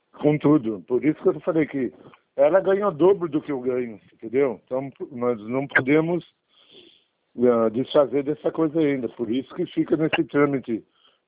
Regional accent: Araras, São Paulo, Brazil; Então, eu sou Araras aqui, é centro.

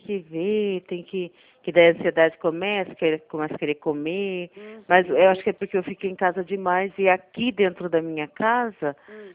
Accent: São Roque, São Paulo, Brazil; Eu sou de São Roque.

